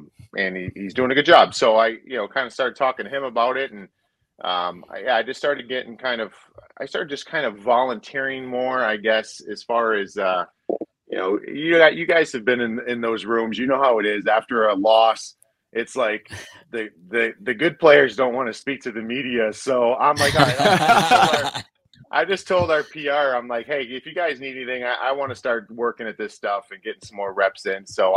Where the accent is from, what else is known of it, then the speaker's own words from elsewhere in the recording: Cleveland, Ohio, United States; It's so I grew up in Cleveland, Ohio.